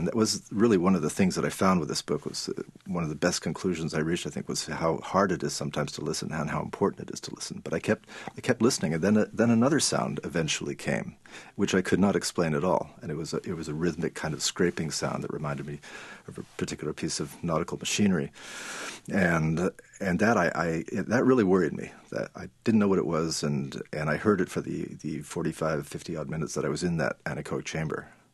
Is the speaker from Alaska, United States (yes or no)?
no; New York, United States; And in fact, as a New Yorker, as at least a former New Yorker, I would have looked at you with contempt